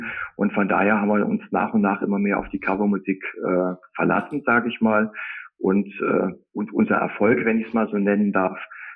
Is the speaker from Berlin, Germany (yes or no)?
no; Bad Wildungen, Hesse, Germany; Also wir kommen alle so aus dem Bereich Bad Wildung und Umgebung.